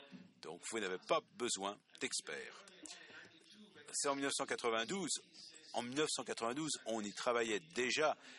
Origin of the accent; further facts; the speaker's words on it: Czechia; je suis de la République tchèque.